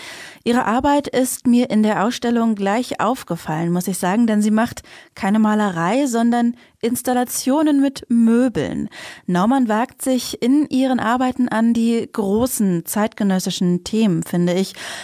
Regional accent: East Germany, Germany; born there; wir sind auch beide in Ostdeutschland geboren.

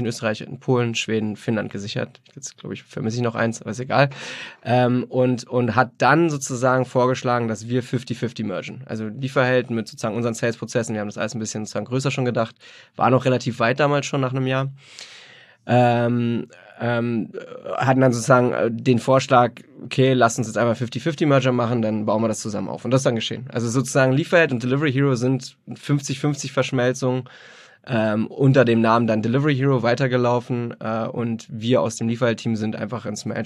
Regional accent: Berlin, Germany; Ich bin aus Berlin. Berlin, gebürtiger Berliner. Bin in Hellersdorf aufgewachsen, so ein Randbezirk. Bisschen mehr Platte, ein bisschen mehr arm als reich, sagen wir mal so. Aber alles ganz beschaulich. Meine Mutter ist aus Russland. … Und mein Vater ist Deutscher

